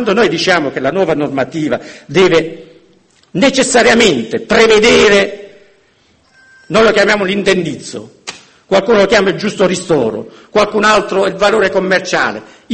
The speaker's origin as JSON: {"language": "Italian", "region": "Apulia", "country": "Italy", "said": "io vengo dalla Puglia, voi lo sapete"}